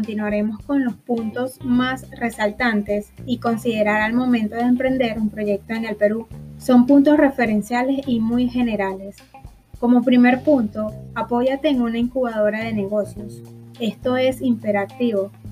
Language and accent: Spanish; Venezuela; No olvides que nuestra fama de gente trabajadora se ha forjado con base al esfuerzo y todos somos embajadores de Venezuela.